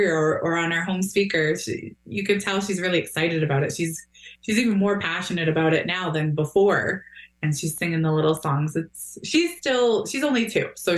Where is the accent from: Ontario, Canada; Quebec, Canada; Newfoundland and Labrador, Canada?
Ontario, Canada; Fort Erie; So I grew up here. I grew up in Fort Erie. I currently live away, but my family's still here, so I'm here often. That means I'm Mohawk. I'm of the Mohawk Nation.